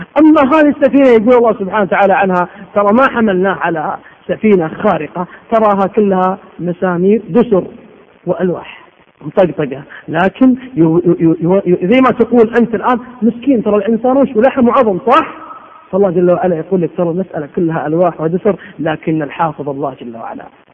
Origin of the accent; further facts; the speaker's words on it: Riyadh, Riyadh Province, Saudi Arabia; هذا مشهد شباب عندنا في الرياض يلهون ويرتعون